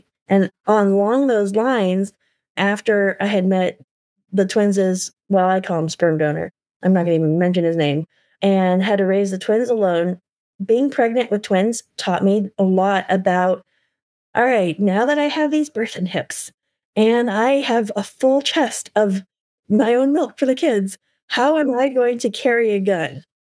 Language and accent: English; Portland, Oregon, United States; And yeah, I grew up in Southeast Portland.